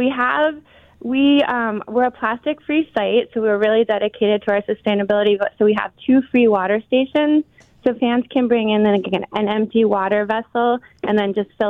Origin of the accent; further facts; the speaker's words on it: East Aurora, New York, United States; I grew up, born and raised in East Aurora, and to bring these bands to my hometown is kind of surreal.